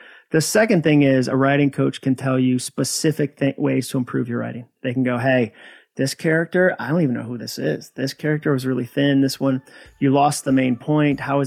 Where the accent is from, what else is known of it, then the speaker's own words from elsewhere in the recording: New England, United States; I don't know which state, but I'm from New England too.